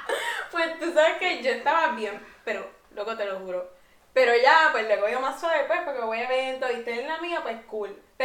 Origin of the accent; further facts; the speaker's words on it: Cupey, Puerto Rico; Y tú sabes que yo soy de Cupay también.